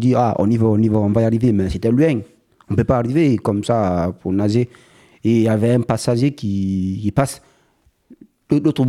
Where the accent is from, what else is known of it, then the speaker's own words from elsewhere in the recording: Guinea; Moi, je viens de Guinée-Conakry.